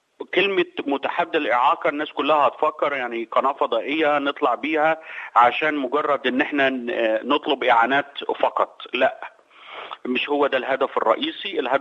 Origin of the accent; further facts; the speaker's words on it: Egypt; نمسك مصر مثلا، ناخد مصر اكزامبل يعني باعتباري مصري